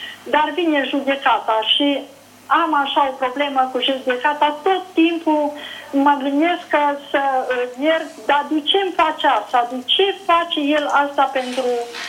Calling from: Cluj-Napoca, Cluj County, Romania; Sunt de la Cluj, cred că vi s-a spus.

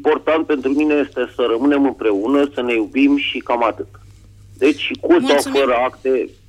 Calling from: Bucharest, Romania; din București.

